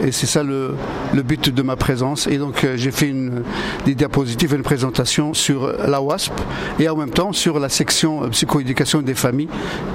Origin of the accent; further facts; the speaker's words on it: France; Et puisque moi, en tant que Français, j'ai voulu faire connaître